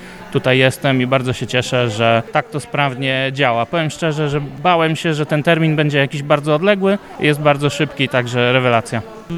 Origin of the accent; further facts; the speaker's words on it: Szubin, Kuyavian-Pomeranian Voivodeship, Poland; Ja pochodzę z Szubina